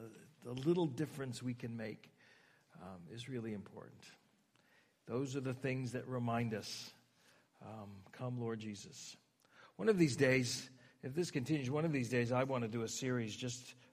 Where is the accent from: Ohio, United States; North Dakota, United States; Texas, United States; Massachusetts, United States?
Ohio, United States; Warren; also born or lived in Stow-Kent area, Ohio; most of my growing up was in Northeast Ohio. Now, it was either in Trumbull County. I was as a kid, I grew up in Warren, but also my adult life, we lived in the Stowe-Kent area.